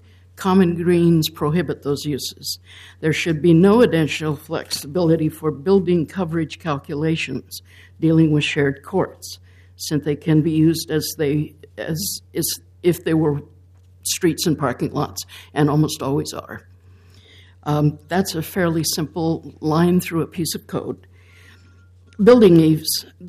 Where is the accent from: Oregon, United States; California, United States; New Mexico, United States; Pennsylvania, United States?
Oregon, United States; Portland; I'm from East Portland.